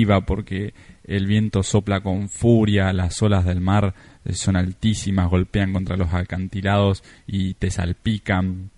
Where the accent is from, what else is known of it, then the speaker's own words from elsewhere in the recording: Argentina; desde Argentina, me gusta mucho viajar, estuve en más de 40 países